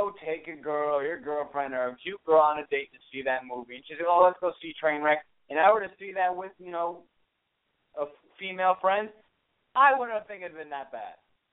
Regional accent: Bridgewater, New Jersey, United States; I live in Bridgewater, New Jersey. That is where I am home. That's where my mother and my father live. That's where I was born and raised.

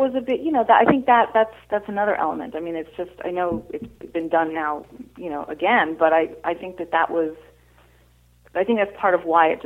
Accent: New York, United States; because I grew up in New York of being in the Macy's Thanksgiving Day Parade.

